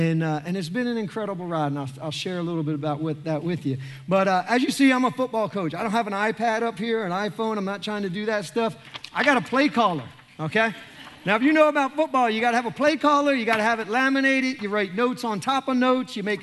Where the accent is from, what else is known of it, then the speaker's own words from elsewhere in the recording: New Jersey, United States; moved away as an adult; I grew up in New Jersey and Catholic background, and moved down here and played football in college